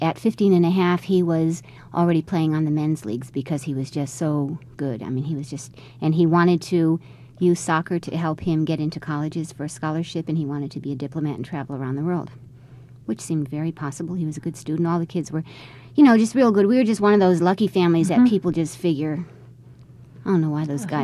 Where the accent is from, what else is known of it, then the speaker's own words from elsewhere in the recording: Fairfield, Connecticut, United States; now in Juneau, United States; And so after 25 years of service, and even though we're from Fairfield, Connecticut, we fell in love with Alaska, and that's where we stayed.